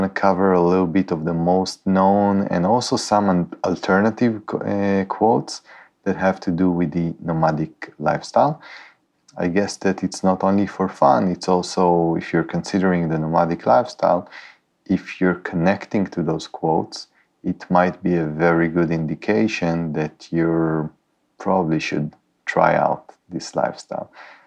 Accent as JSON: {"language": "English", "town": "Haifa", "region": "Haifa District", "country": "Israel", "tie": "born or raised there", "said": "I'm sending you my regards from Haifa, my hometown. I'm just in the end of my nomadic trip back home before going to another nomadic wave."}